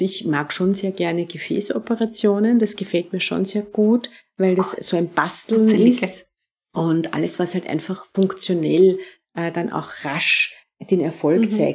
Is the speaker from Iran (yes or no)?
no; Lower Austria, Austria; now in Vienna, Austria; Also ich bin zwar in Niederösterreich geboren und aufgewachsen, aber ich würde Wien schon als mein Zuhause bezeichnen, ja.